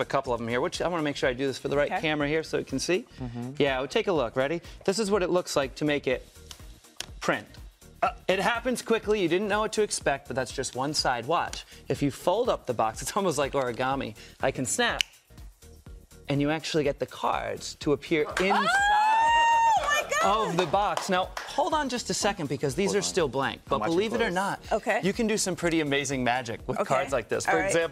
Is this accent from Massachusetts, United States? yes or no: no; Rhode Island, United States; now in Las Vegas, United States; I never expected to have an opportunity like that growing up in Rhode Island, and then I kind of cut my teeth performing at colleges for years across the country. And then when the AGT thing happened, it was such an epiphany.